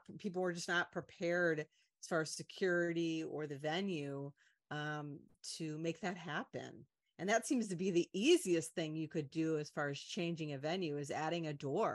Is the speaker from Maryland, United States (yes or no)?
no; Chicago, Illinois, United States; And you're reminding me of, you know, because we're from Chicago, so that E2, I remember seeing that on the news